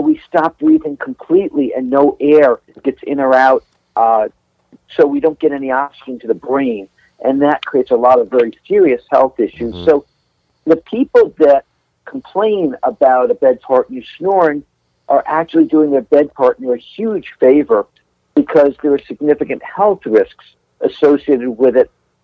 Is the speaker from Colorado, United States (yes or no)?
no; New York, United States; now in Los Angeles, United States; And I grew up in New York, which, you know, we have this love-hate relationship with Boston, but we really love you guys.